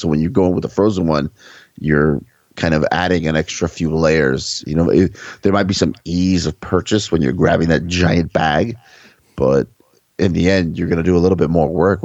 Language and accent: English; United States; But, you know, I'm an American. I'm red-blooded.